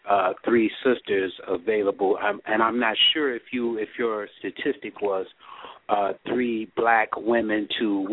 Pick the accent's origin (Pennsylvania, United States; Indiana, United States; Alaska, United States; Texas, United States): Indiana, United States; Gary; now in Minnesota, United States; I was born and raised in the Gary, Chicago area, and I live in Minnesota.